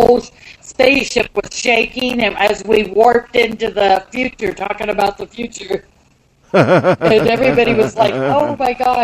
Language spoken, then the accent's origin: English; California, United States; And I'm from Northern California, so I can be a little silly.